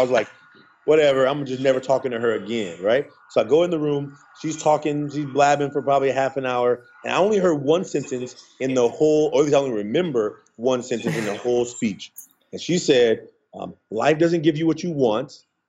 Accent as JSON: {"language": "English", "town": "Oakland", "region": "California", "country": "United States", "tie": "born or raised there", "said": "And so I grew up just in Oakland, in a city where being smart wasn't really cool"}